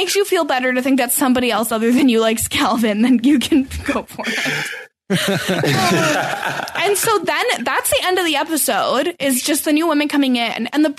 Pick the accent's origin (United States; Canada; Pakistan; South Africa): Canada; Because I'm from the opposite of South. I'm from the Great White North.